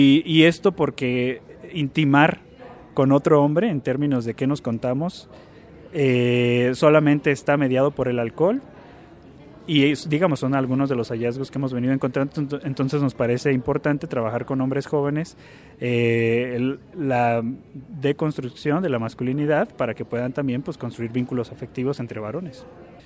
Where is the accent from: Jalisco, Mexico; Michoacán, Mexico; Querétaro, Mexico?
Querétaro, Mexico; Vengo de la ciudad de Querétaro